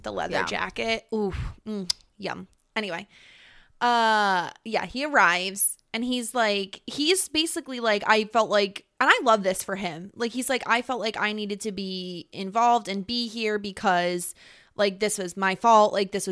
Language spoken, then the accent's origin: English; New York, United States; accent: upstate New York; I mean, we're both from the Northeast, right? Like, we both yeah. don't have, like, the best accents that anybody has ever heard. Like, no one's ever like, I wish I had an upstate New York accent.